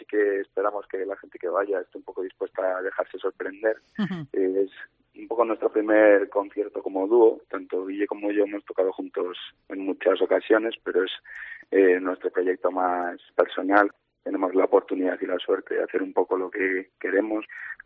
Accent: Astorga, Castile and León, Spain; Bueno, pues los dos somos de León, tenemos los dos 26 años ahora. Yo soy de Astorga

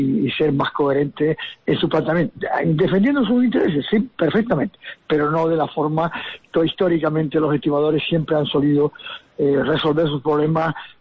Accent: Canary Islands, Spain; nosotros como canarios

